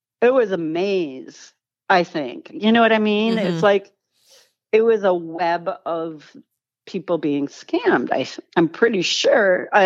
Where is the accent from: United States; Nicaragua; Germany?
United States; California; I'm that lady from California. I'm also a divorced mom of a kid.